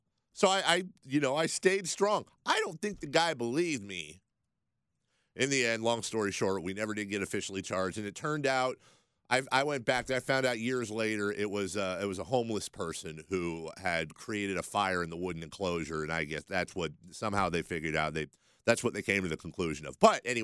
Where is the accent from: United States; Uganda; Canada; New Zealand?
United States; Carmichael, California; I'm a pretty suburban dude, you know. born and raised in Carmichael, went to Rio Americano.